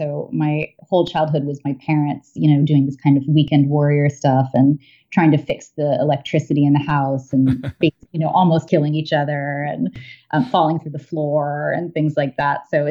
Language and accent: English; New York, United States; I grew up on the Upper East Side, so uh-huh. not too far from Central Park